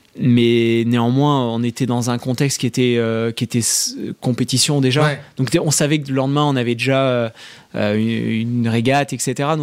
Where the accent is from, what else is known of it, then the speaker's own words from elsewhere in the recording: Nouvelle-Aquitaine, France; moi, je suis né en Charente. J'ai grandi dans le cognac, c'est là, dans les vignes. On fait du cognac. Autour de la maison de mes parents, là où j'ai grandi.